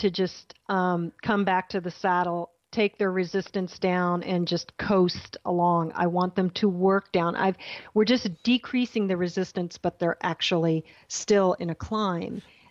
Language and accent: English; Florida, United States; And again, I'm from Florida, so we don't experience scree around here.